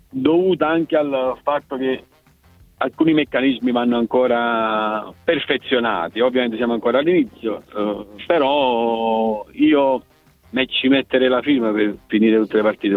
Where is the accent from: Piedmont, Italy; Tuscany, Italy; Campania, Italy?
Campania, Italy; io sono campano, quindi sono da 3 anni a Cava, sono stato 20 anni a Castellammare